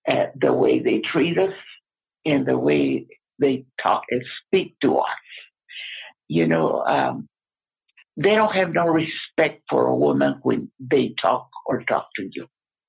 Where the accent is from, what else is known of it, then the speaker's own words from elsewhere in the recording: Texas, United States; now in Colorado, United States; And we are original from Texas